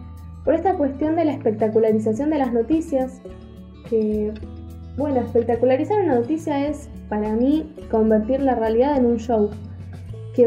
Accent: Rosario, Santa Fe, Argentina; soy de Rosario

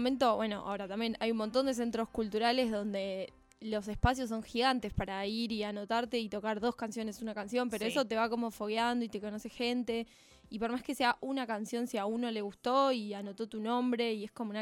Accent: Bahía Blanca, Buenos Aires Province, Argentina; moved away as an adult; Soy de Bahía Blanca, sí. Y lejos de aquí.

